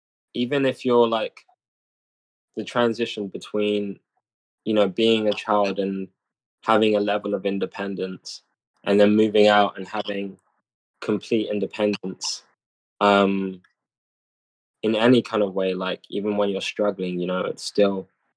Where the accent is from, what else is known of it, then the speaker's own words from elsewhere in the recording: London, United Kingdom; now in United States; So I was born in Hammersmith. I kind of grew up between Harrow and Croydon, kind of. And then I've moved around a lot. So, but it's London. London is like, yeah, my origins, I guess.